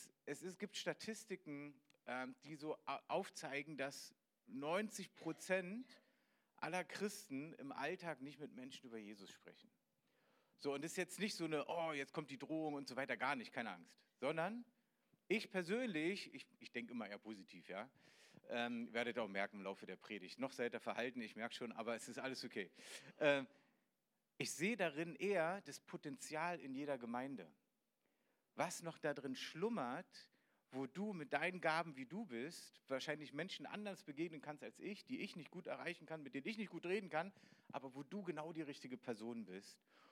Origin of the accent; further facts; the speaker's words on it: Berlin, Germany; accent: Berlin; ich komme aus Berlin, ich bin echter Berliner, so richtig, ja, wenn ich will, dann könnte ich die ganze Zeit auch so Berlinern